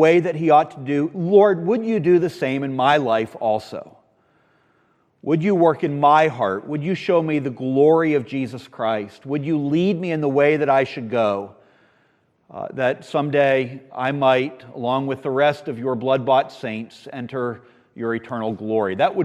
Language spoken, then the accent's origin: English; Webster, Texas, United States; born there; But I was born there in Webster, Texas.